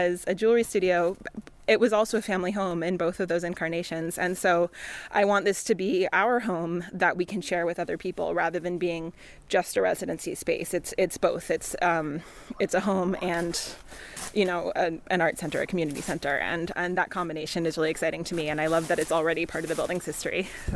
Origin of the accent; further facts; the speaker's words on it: United States; now in Ireland; You're always nervous about moving to a new place or moving to a small village, especially as an American, as an outsider, but people have been so welcoming here. Everyone I've met in Carrow Row has been really wonderful, and I'm learning a bit of Irish myself. I still don't speak it that much